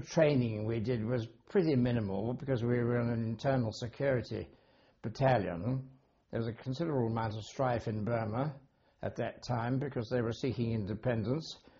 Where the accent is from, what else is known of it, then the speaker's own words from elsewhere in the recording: Bristol, South West England, United Kingdom; born there; I was born in Bristol, Gloucestershire, on the 12th of August 1919.